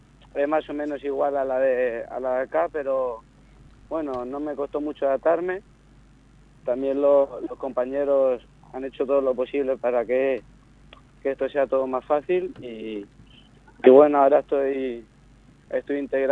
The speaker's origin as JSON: {"language": "Spanish", "town": "Albacete", "region": "Castilla-La Mancha", "country": "Spain", "tie": "born there", "said": "Sí, en España nací, en Albacete."}